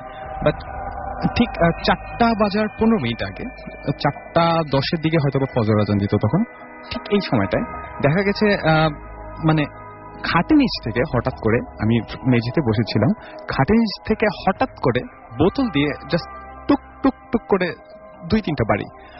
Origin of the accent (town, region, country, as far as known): Dhaka, Dhaka Division, Bangladesh; born or raised there